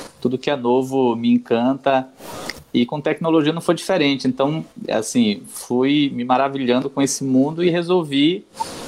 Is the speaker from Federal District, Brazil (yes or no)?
yes; Brasília, Federal District, Brazil; now in Recife, Brazil; Na verdade, sou de Brasília, mas mudei recentemente para Recife, então estou cursando aqui.